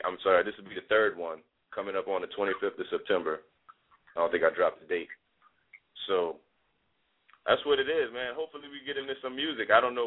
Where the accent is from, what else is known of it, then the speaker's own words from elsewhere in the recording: New Orleans, Louisiana, United States; now in Austin, United States; But I'm from New Orleans. I'm in Austin.